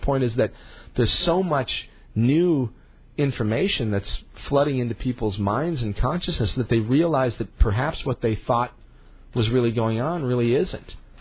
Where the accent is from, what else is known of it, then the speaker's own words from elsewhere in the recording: United States; you know, I'm an American, all right, and I work for the government too.